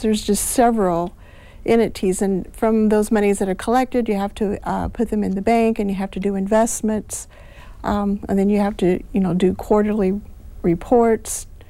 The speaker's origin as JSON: {"language": "English", "country": "United States", "tie": "born or raised there", "said": "I am from Monroe County. I have a vested interest in Monroe County, having lived here all my life"}